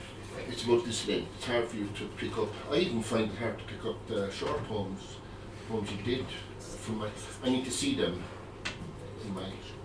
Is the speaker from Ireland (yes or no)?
yes; Cork, Munster, Ireland; This is unusual for me, since I am from Cork City